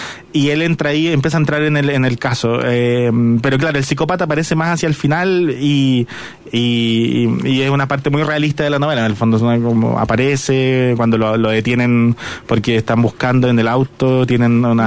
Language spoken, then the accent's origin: Spanish; Iquique, Tarapacá, Chile; moved away; Además, yo igual me fui hace mucho tiempo de Iquique, no tengo muchos amigos, digo, no había ninguna conexión